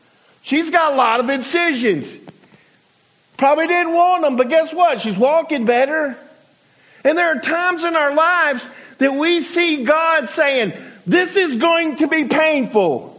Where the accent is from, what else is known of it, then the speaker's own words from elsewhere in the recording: Georgia, United States; now in Alabama, United States; 22 years ago, I came from Georgia to Alabama. I didn't make or wasn't made in Alabama.